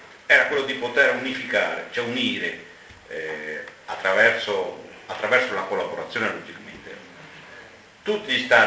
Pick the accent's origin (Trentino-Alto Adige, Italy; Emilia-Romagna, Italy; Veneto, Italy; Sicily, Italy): Veneto, Italy; Anche noi come Veneti, logicamente, abbiamo esattamente la stessa vostra storia, cioè Napoleone e successivamente i Savoia hanno fatto scempio della nostra storia, della nostra dignità, della nostra identità, della nostra economia